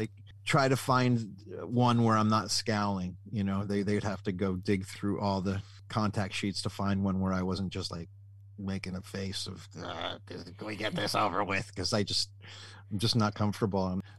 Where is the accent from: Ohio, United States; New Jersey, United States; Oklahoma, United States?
New Jersey, United States; Where I grew up in New Jersey, nobody knew